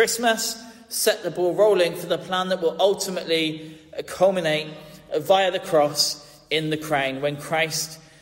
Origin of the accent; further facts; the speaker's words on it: Gloucester, South West England, United Kingdom; now in Plymouth, United Kingdom; my hometown of Gloucester. Gloucester sits a little bit more in the valley. Where I live on the edge of Plymouth